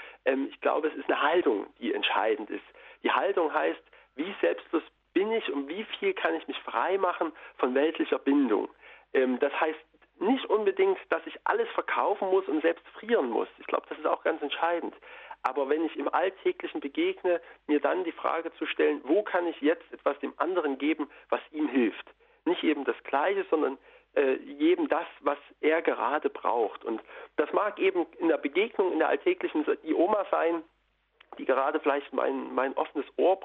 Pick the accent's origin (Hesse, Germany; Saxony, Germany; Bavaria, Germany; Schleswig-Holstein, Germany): Saxony, Germany; Zwickau; Ich komme gebürtig aus Zwickau, da wurde der Trabant gebaut, da ist Audi entstanden.